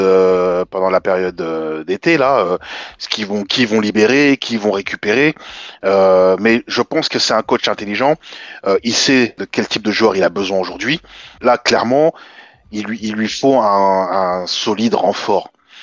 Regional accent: France; on l'aime bien, on est français.

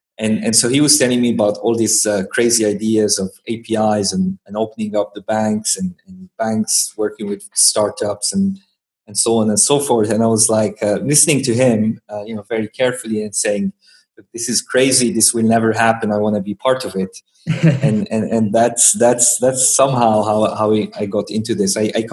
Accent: Algeria; moved away; also born or lived in France; I grew up in Algeria, North Africa, and then went to study in France.

